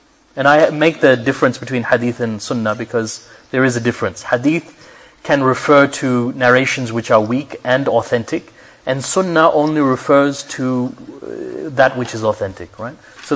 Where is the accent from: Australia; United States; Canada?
Australia; Melbourne, Victoria; I'm using MCG because I'm from Melbourne.